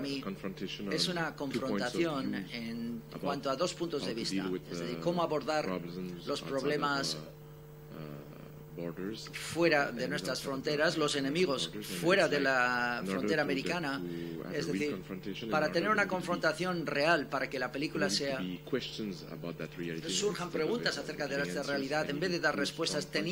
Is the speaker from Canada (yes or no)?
yes; Canada; Como canadienses tenemos una responsabilidad